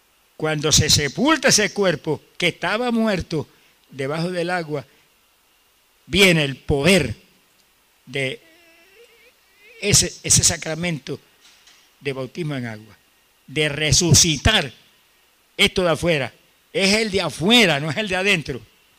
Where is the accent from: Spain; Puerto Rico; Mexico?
Puerto Rico; Camuy; Y yo, en mi pueblo, en Camuy